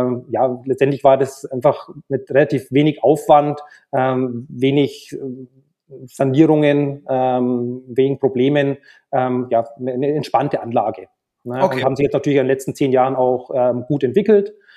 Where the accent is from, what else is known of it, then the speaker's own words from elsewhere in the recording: Bavaria, Germany; ich bin dann eben 2016 zurück in meine alte Heimat nach Franken gezogen wohne jetzt eben hier in Erlangen.